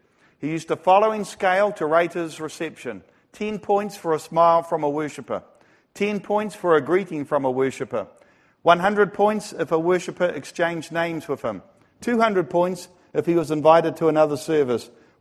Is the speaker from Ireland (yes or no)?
yes; Ireland; because, you know, I'm Irish.